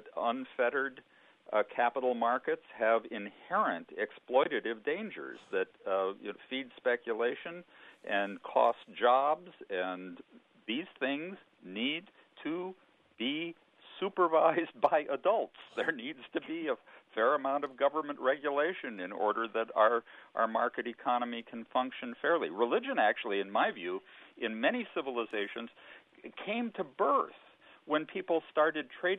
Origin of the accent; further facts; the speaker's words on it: Midwest, United States; I grew up in the Midwest along the Great Lakes, along the shore of Lake Erie, in a time when, as a kid, I couldn't go swimming in the lake